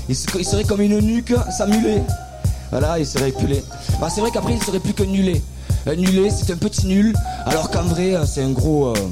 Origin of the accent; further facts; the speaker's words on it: Montpellier, Occitanie, France; En fait, moi je viens de Montpellier